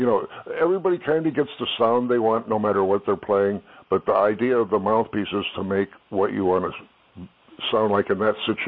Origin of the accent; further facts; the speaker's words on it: Rivera, California, United States; Well, I'm from Rivera, California, which was an orange grove with 3 rows of houses in it.